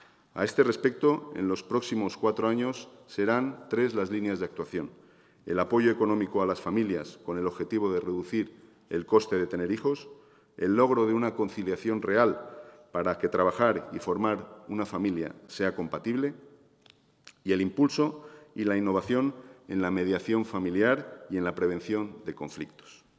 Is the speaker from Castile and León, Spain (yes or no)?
yes; León, Castile and León, Spain; born there; also born or lived in Mexico; Nací en León, por empeño de mi madre. Ella y mi padre llevaban años instalados en México, a donde habían viajado en busca de oportunidades que aquí no encontraban. A los 2 meses me instalé en aquel país con ellos y con mi hermano. Regresamos todos cuando yo tenía 9 años.